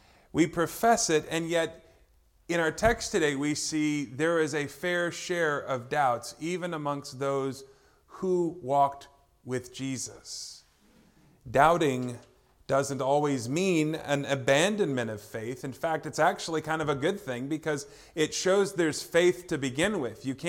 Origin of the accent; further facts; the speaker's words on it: Texas, United States; Now, I'm from Texas, y'all. I don't know what bamboo is to save my soul, right?